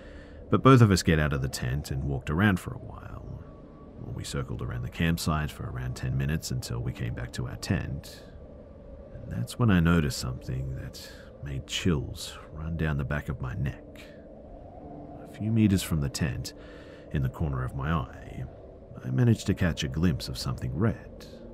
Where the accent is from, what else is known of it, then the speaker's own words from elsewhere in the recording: West Palm Beach, Florida, United States; I grew up in West Palm Beach.